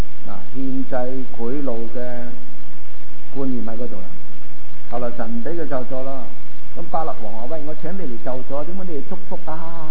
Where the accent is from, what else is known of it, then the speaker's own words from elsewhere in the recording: China; 咁我哋中国人咧，古代系拜天嘅